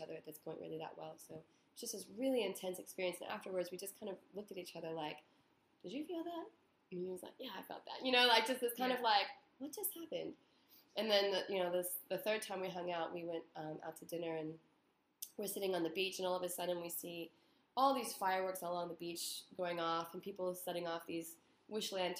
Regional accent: United States; now in Australia; I'm from America

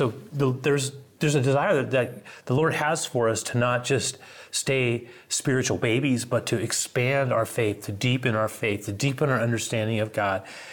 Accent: San Francisco, California, United States; born there; because I was born on May 2nd, 1963, actually here in San Francisco, where I'm recording this right now.

